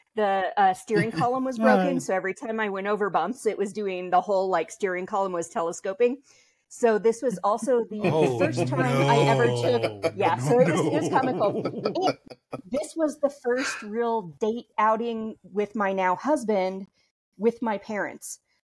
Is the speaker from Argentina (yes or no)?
no; Estes Park, Colorado, United States; I grew up in Estes Park, so...